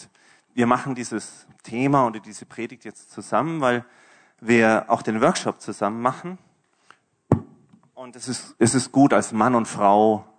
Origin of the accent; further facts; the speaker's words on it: Germany; es ist schon witzig, als Deutscher an so einem Abend Fußball zu schauen in Österreich.